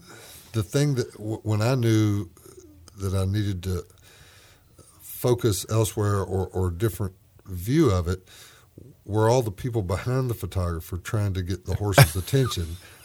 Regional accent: Shelbyville, Tennessee, United States; also born or lived in Montgomery; I'm from Shelbyville, Tennessee.

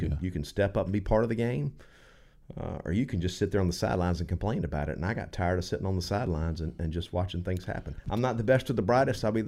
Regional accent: Monticello, Florida, United States; I'm from Monticello. I've been there most of my life. I can't say all my life because I'm not dead yet.

